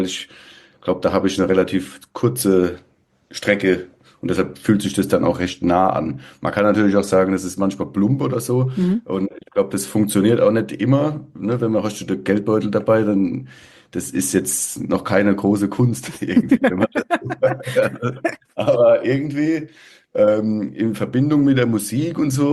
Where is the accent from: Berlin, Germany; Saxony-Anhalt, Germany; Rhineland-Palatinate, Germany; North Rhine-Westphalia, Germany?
Rhineland-Palatinate, Germany; Ludwigshafen; Also das erinnert mich auf jeden Fall komplett an meine Jugend in Ludwigshafen